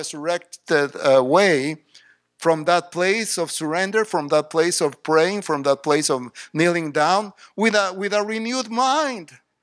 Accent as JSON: {"language": "English", "country": "Mexico", "second_language": "English", "moved": "as an adult", "lives_now": "Waco, United States", "said": "We came from Mexico where we had a full life. We had a house, car, family, Mexican food, of course."}